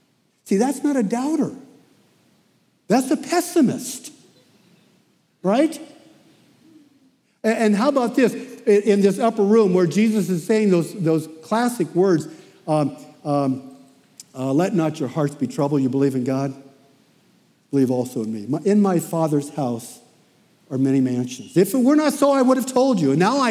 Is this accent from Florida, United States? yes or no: no; California, United States; I'm from California, and in California, Daryl, we would say Bakersfield.